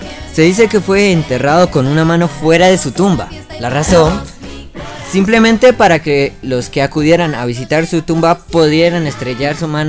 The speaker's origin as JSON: {"language": "Spanish", "country": "Colombia", "said": "como soy colombiano"}